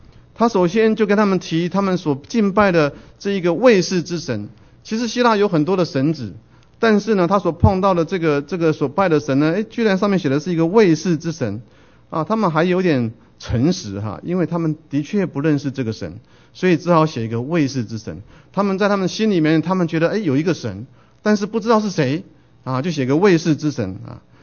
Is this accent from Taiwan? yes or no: yes; southern Taiwan, Taiwan; 因为我从台湾来，在台湾的南部长大哈，台湾的南部呢到处是偶像，到处是庙。我爸妈住的那个 apartment 的没有几步啊就是一个庙。